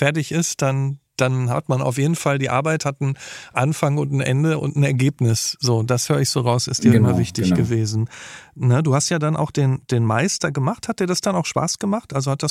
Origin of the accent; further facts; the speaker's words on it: North Rhine-Westphalia, Germany; Ich bin auch in Nordrhein-Westfalen aufgewachsen.